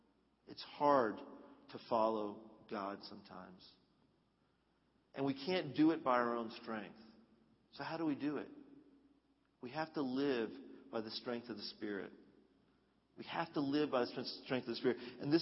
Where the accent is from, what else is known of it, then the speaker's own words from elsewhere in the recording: India; You know, she's from the country, I'm from the city. She's American, I'm Indian.